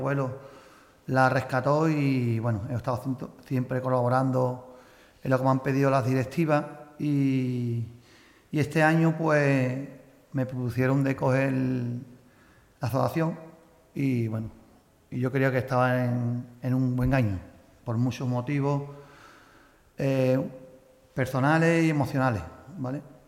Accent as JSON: {"language": "Spanish", "town": "San Roque", "region": "Andalusia", "country": "Spain", "said": "Tenemos que tener los sanroqueños en la cabeza harta por el entorno natural que tenemos"}